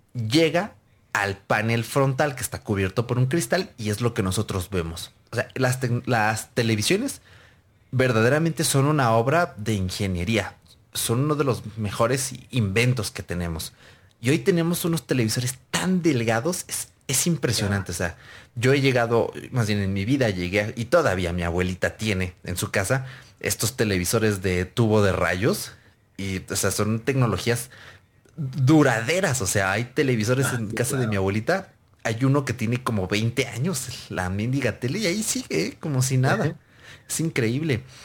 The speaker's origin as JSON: {"language": "Spanish", "country": "Spain", "said": "recordad, soy español"}